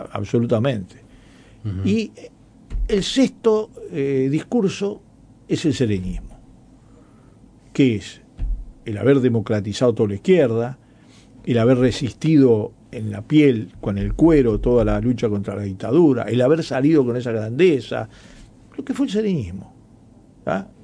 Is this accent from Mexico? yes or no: no; Italy; Tengo una ventaja. Yo soy italiano.